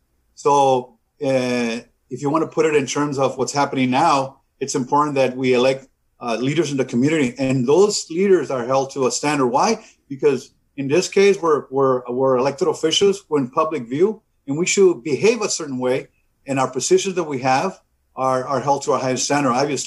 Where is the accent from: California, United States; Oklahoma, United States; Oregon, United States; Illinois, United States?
California, United States; Calexico; Well, I'm resident from Calexico. I'm educated here in Calexico and graduated from Calexico High School.